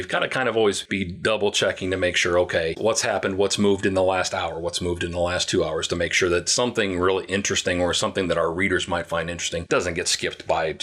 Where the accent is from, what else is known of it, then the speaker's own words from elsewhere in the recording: Davenport, Iowa, United States; be aware of the story about the collapsed building in Davenport, Iowa that happened last week. That's my hometown.